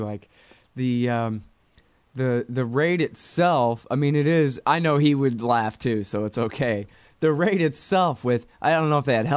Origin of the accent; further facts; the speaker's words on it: Austin, Texas, United States; I'm not a Dallas kid. I'm from Austin.